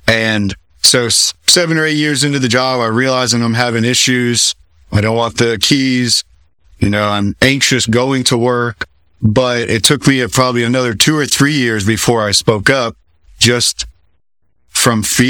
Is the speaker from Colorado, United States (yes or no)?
no; Florida, United States; I was originally from South Florida, right out of high school, went and got my EMT, fire, paramedic.